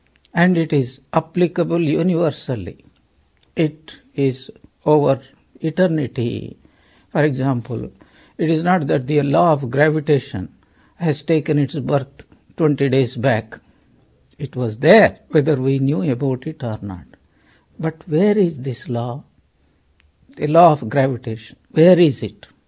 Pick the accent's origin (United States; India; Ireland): India; South India; I am from South India.